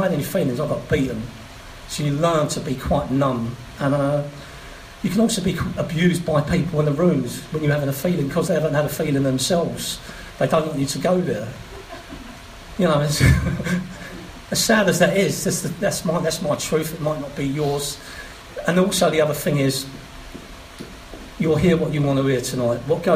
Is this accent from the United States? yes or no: no; London, United Kingdom; My dad's from the Caribbean, from Barbados. My grandparents are from Venezuela. And I was born in Hammersmith and dragged up in South London